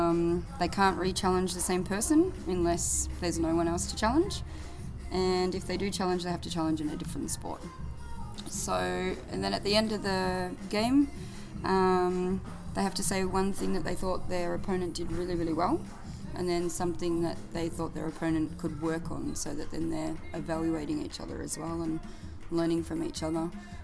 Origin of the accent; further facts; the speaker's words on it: Australia; now in Frankfurt, Germany; I am originally from Australia, but I'm teaching at Metropolitan School in Frankfurt, and I've been there for almost 2 years.